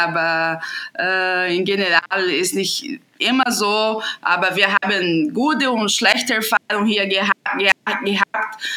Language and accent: German; Paraná, Brazil; German is a second language; now in Germany; Ja, ich komme aus Südbrasilien, aus Bundesstaat Paraná.